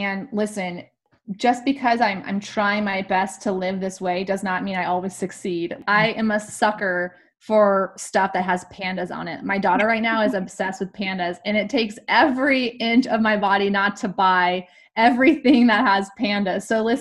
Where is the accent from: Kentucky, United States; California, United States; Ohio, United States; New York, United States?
California, United States; And I'm also from California, and that's the state flower.